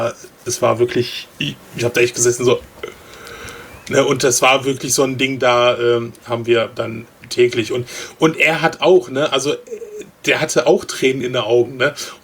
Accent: Germany; wir kommen halt aus Deutschland, das fand er so toll, dass wir so weit gereist sind

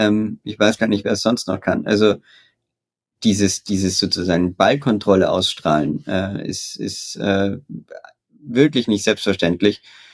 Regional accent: Austria

